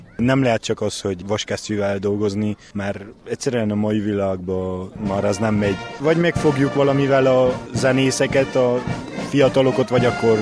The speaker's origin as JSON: {"language": "Hungarian", "region": "Harghita", "country": "Romania", "tie": "born or raised there", "said": "nálunk ugye ennek főleg Csíkban nagy hagyománya van. Ebben nőttünk fel, mindenki ezt csinálta"}